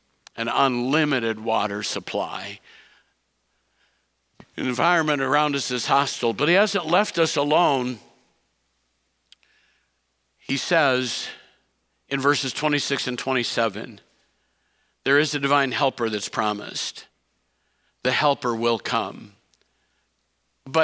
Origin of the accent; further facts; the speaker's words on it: Iowa, United States; Growing up in Iowa, I loved to watch the crops.